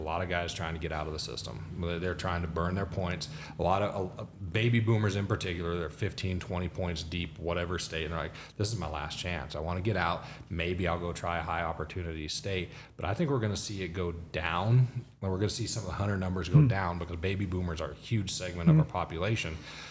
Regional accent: Wyoming, United States; I grew up in Southwest Wyoming.

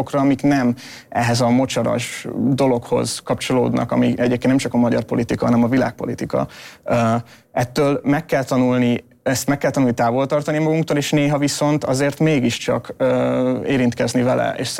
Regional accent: Szombathely, Vas, Hungary; Tehát szombathelyi vagyok, ott azért talán kevésbé volt, nyilván gyerekebb voltam, amikor ott laktam

